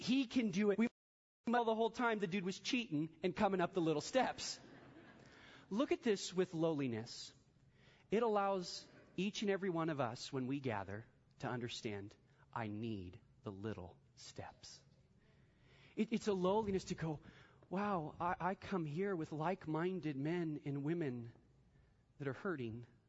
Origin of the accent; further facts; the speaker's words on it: United States; have my like Rocky moment just because I'm American.